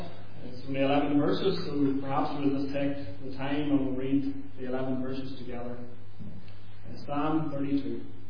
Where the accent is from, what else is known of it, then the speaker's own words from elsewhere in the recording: Lurgan, Northern Ireland, United Kingdom; also born or lived in Manchester / Liverpool; maybe you'll know from the accent, I'm from County Armagh, just outside Lurgan. I've lived there most of my life. Grew up in Northern Ireland most of my life, had a few years in Manchester and Liverpool.